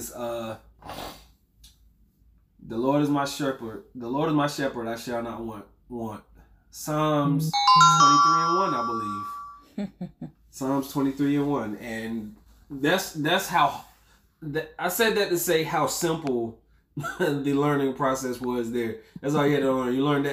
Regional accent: Murfreesboro, North Carolina, United States; also born or lived in Ahoskie; But I was raised in Murfreesboro, North Carolina. You don't go to there, you go through there.

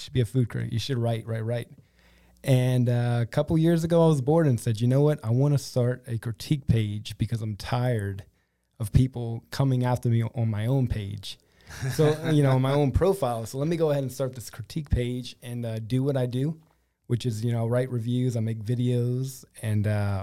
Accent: Morgan City, Louisiana, United States; Yeah, so I'm actually born and raised in Morgan City, Louisiana.

